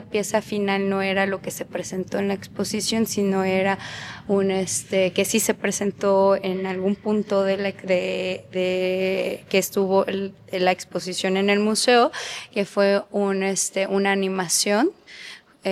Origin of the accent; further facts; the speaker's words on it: Mexico; como mexicanos siempre hemos tenido como mucha curiosidad por la cultura japonesa. También, pues yo como buena millennial